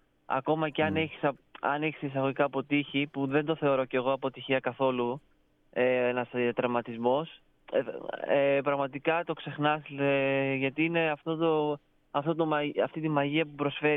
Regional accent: Athens, Attica, Greece; Καταρχήν έρχομαι από Αθήνα, έχω καταγωγή από τη μητέρα μου από την Πάτρα.

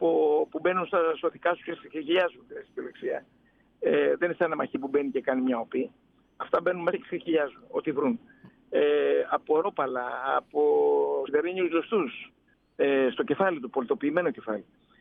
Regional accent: Greece; Το λέω σαν Έλληνας πολίτης.

